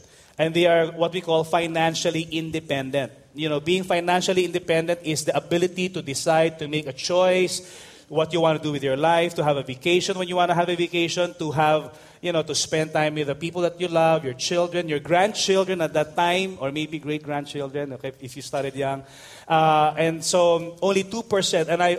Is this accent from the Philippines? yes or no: yes; Manila, Metro Manila, Philippines; the starting point of the … were I was born in Tondo. I was born in Manila, and when we were, I remember growing up, our house was about two or three blocks away from Smoky Mountain